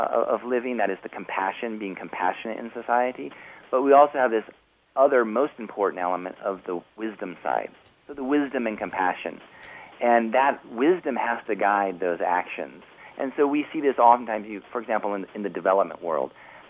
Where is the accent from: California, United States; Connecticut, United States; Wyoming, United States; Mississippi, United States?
Wyoming, United States; I grew up in Wyoming, and after university I worked on a number of political campaigns